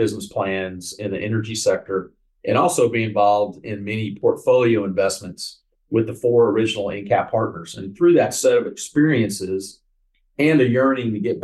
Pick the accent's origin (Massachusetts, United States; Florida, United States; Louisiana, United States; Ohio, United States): Louisiana, United States; Houma; born there; I was born in South Louisiana, in Houma, Louisiana.